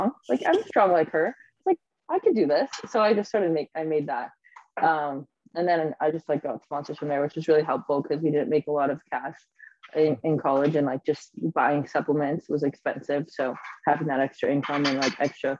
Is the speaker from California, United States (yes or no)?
yes; California, United States; I love the ocean because I'm from California.